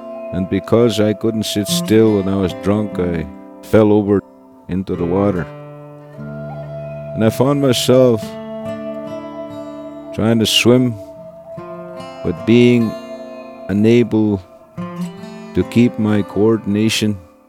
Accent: Swan River, Manitoba, Canada; I come from Swan River, Manitoba. And I'm a Cree.

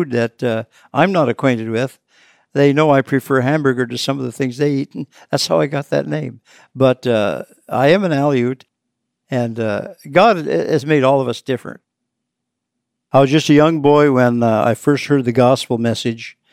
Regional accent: Cordova, Alaska, United States; born there; I was born in Cordova, Alaska. Actually, I've been called a hamburger Aleut.

